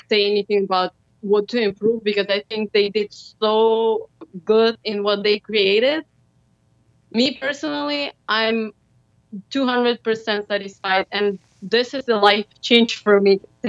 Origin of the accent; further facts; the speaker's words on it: Ukraine; English is a second language; moved away; I'm from Ukraine originally.